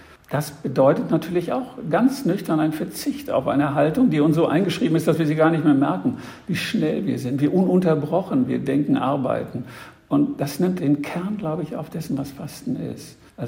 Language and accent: German; Northern Germany, Germany; Für mich selbst als Norddeutscher gehört unbedingt dazu auch der Sturm